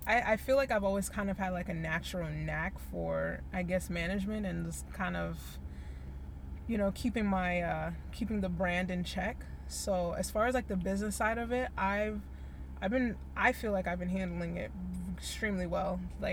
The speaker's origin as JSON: {"language": "English", "town": "Roselle", "region": "New Jersey", "country": "United States", "tie": "born or raised there", "also_born_or_lived": "Irvington / Piscataway", "said": "We originally lived in Irvington when I was really, really young, and then my father passed, and then we moved to Roselle. And then right around high school, moved to Piscataway and been there ever since."}